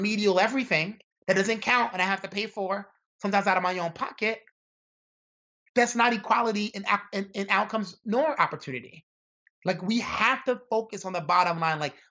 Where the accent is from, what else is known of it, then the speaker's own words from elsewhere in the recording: Brooklyn, New York, United States; growing up in Brooklyn and going to this nerdy high school, I kind of balanced it out by hanging out with, like, kids that were more or less like hoodlums